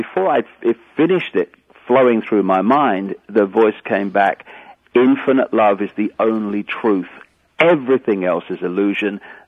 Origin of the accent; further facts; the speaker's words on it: Leicester, East Midlands, United Kingdom; from Leicester